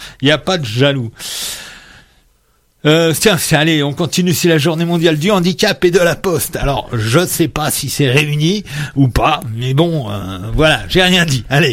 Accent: Saint-Denis, France; born there; si je vous dis que je suis né à Saint-Denis, hein, ah ah, hein. Et ouais, c'est vrai.

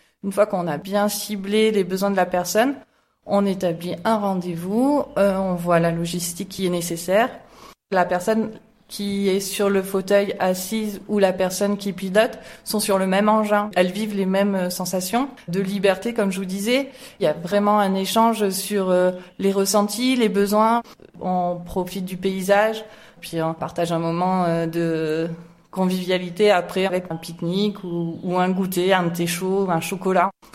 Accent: Provence-Alpes-Côte d'Azur, France; on est tous originaires de la vallée du Verdon.

